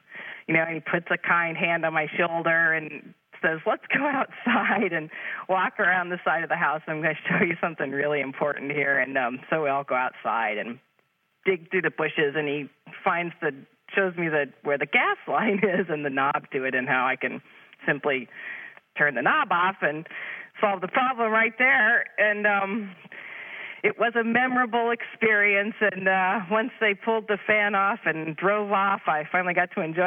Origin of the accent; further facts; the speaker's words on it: St. Louis, Missouri, United States; I'm from St. Louis, Missouri.